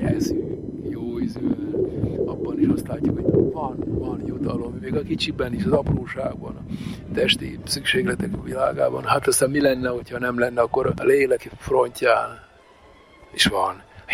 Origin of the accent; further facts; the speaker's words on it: Slovakia; felvidéki származású vagyok amúgy